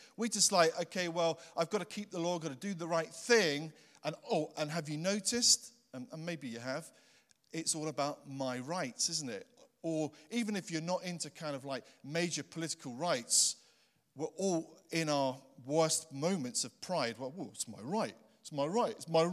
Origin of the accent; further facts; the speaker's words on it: England, United Kingdom; born there; now in Scotland; I haven't been able to get rid of this accent. You know, the Lord, I was born in England and born again in Scotland.